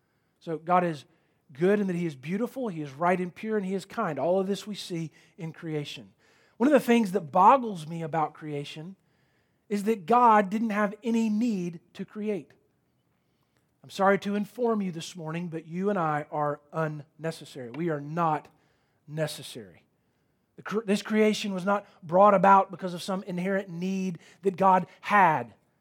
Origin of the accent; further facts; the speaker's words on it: Florida, United States; we grew up in Florida. Stacy and I were born there.